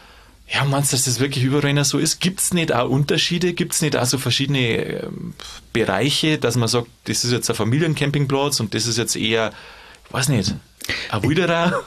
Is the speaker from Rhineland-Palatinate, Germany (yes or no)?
no; Bavaria, Germany; gibt es ein paar so Gegenden bei uns in Bayern